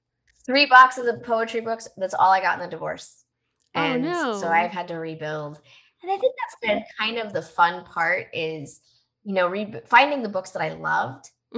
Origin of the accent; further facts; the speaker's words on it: Colorado, United States; born there; now in Savannah, United States; I was born in Colorado.